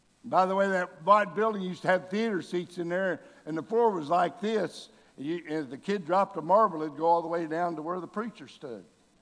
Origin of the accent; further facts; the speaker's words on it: Austin, Texas, United States; When I was a young boy, I grew up in Austin, Texas. Many of you know I'm a diehard Texas Longhorn fan.